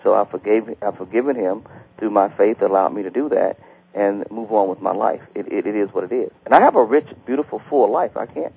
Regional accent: Alabama, United States; born there; Well, when I grew up, I was born in Alabama, and my brother is 17 years older than I was

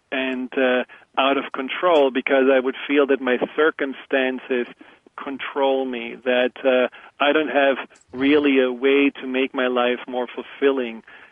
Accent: Germany; accent: German; English is a second language; and what about my English and my German accent, and will people make fun of me?

